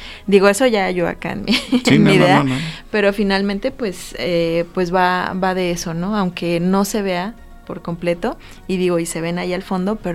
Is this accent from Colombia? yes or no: no; Mexico; como mexicanos que tenemos un acceso más fácil a verlas en museos de aquí o en recintos aquí mismo